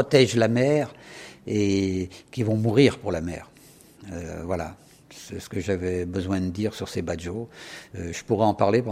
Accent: France; Moi, le moderniste, je connaissais parce que je suis français

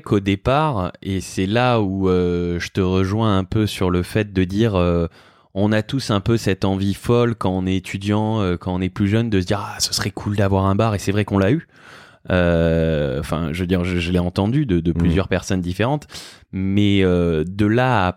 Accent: Avignon, Provence-Alpes-Côte d'Azur, France; moved away as an adult; now in Paris, France; je suis né le 29 juillet 1989 à Aix-en-Provence, j'ai grandi à Avignon. Jusqu'à mes 18 ans. À mes 18 ans, je suis parti à Paris

